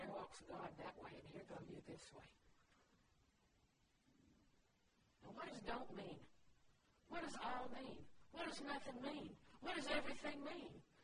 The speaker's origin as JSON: {"language": "English", "region": "the South", "country": "United States", "tie": "born or raised there"}